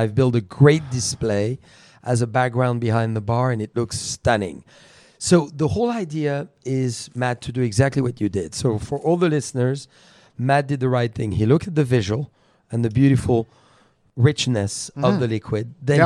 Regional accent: Bourgogne-Franche-Comté, France; I'm from Burgundy. What is the best in Burgundy? Pinot Noir and Chardonnay.

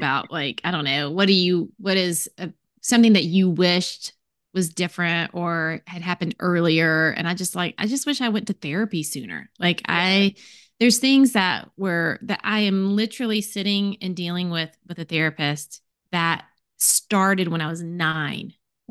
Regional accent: the South, United States; I grew up in the South. That was not something that you did.

